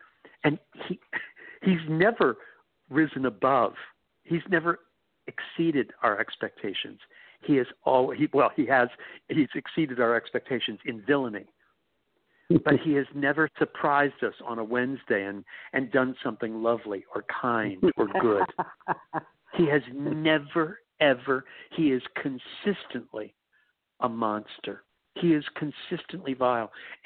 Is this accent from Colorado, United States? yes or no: no; New York, United States; As a New Yorker, we New Yorkers knew who he was 30 years ago.